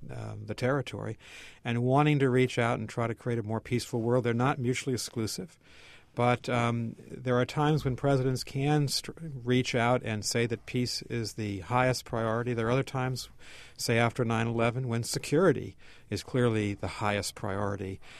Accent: Wellesley, Massachusetts, United States; Well, thanks to Vicki for calling from my hometown of Wellesley, Mass.

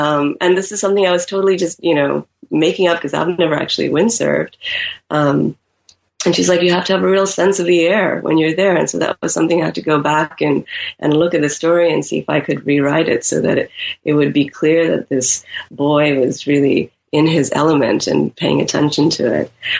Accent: Nigeria; also born or lived in United States / Barcelona, Spain; And I've seen it growing up in Nigeria.

